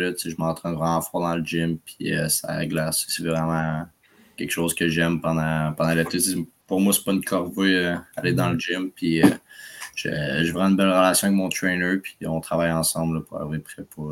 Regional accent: Trois-Rivières, Quebec, Canada; Puis je viens de Trois-Rivières.

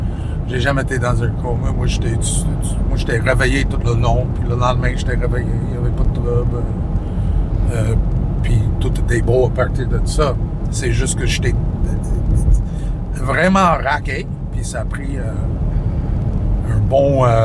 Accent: Saskatoon, Saskatchewan, Canada; Je viens de Saskatoon.

